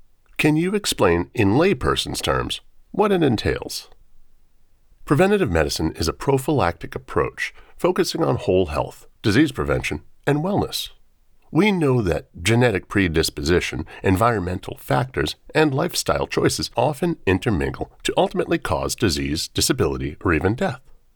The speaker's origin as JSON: {"language": "English", "region": "Missouri", "country": "United States", "tie": "born or raised there", "said": "Yes, I was born and raised in the Midwest. I miss the beautiful lakes and the fall season, and still have a tight group of close friends there"}